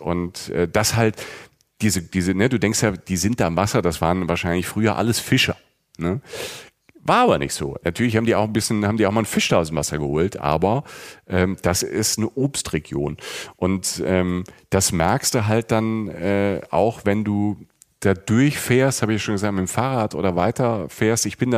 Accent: Rhineland-Palatinate, Germany; Ich weiß ja, ich komme aus der Pfalz, da gab es auch lang schlechten Wein.

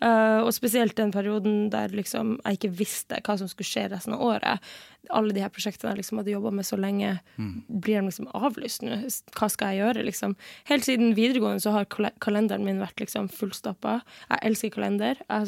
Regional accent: Northern Norway, Norway; Men så har jeg jo vært en del hjemme i Nord-Norge da.

